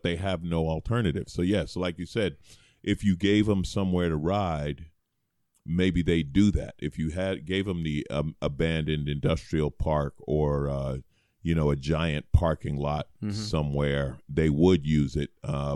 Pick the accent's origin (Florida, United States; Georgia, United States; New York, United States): New York, United States; New York City; I grew up in New York, right, in New York City. There's nowhere to ride a bike.